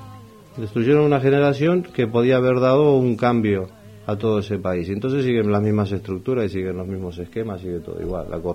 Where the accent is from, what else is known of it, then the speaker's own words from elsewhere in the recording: Argentina; Está …, que es el tango más internacional que tenemos en Argentina.